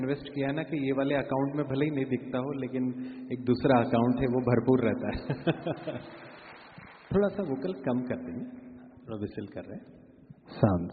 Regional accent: Ujjain, Madhya Pradesh, India; मैं उज्जैन से हूं तो वहां पे ज्योतिर्लिंग है

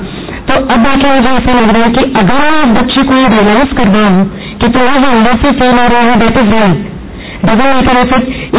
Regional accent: Mumbai, Maharashtra, India; اور میں ممبئی سے آئی ہوں, میں اسسٹنٹ پروفیسر کرنا گائڈ ہوں ممبئی میں ہی.

